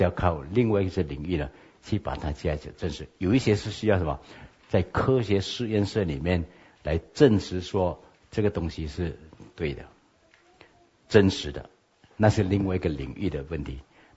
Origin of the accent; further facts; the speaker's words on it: Malaysia; 我们这些从马来西亚来的